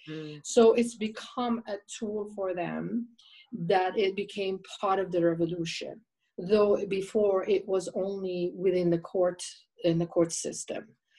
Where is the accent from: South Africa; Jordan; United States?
Jordan; also born or lived in Egypt; though I was born in Jordan and I'm second generation Palestinian, Egypt is also a home for me. I've spent a lot of time in my childhood and later in my 20s in Egypt working.